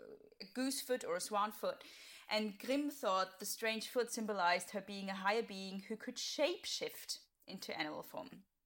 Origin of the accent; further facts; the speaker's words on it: Austria; German and Austrian regions of the Alps, which is basically where I come from. Austria. I don't grew up in the Alps, but I come from Austria